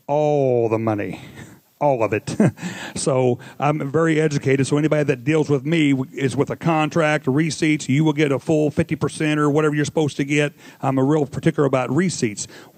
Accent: Williamsburg, Missouri, United States; I'm from Williamsburg, Missouri. Tell by the way I talk.

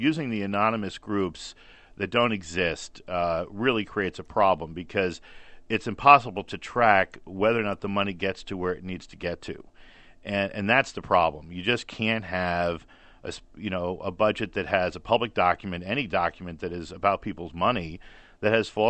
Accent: New Jersey, United States; Now, I'm from New Jersey

